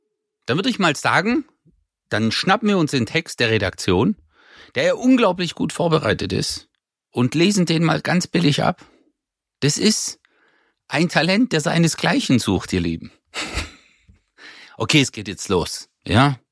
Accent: Germany; ich bin Türke, aber hier geboren, aufgewachsen, ich fühle mich wohl.

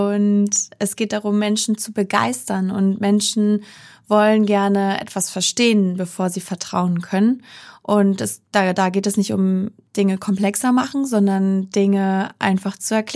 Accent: Baltic coast, Germany; also born or lived in Bremen; now in Hamburg, Germany; Ja, das kann man in Hamburg eigentlich nicht sagen, aber ich bin an der Ostsee groß geworden.

